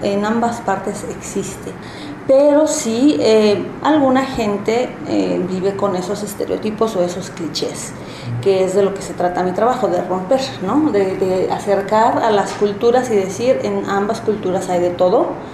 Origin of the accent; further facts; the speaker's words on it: Mexico; suena duro, suena fuerte decir que nosotros como mexicanos tenemos todavía fuerte esa dependencia